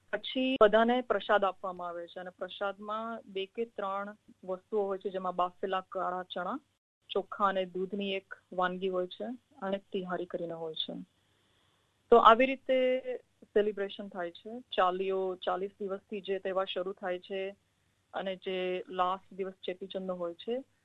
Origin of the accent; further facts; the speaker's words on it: Junagadh, Gujarat, India; moved away as an adult; also born or lived in Bantva; now in Sydney, Australia; અને હું જૂનાગઢ સૌરાષ્ટ્ર ગુજરાતથી છું. હું સિંધી છું અને મારો જન્મ બાટવામાં થયો હતો અને મારા હસબન્ડ ગુજરાતી છે. હું 12 વર્ષ પહેલા અહીંયા સિડની એઝ અ સ્ટુડન્ટ આવી હતી.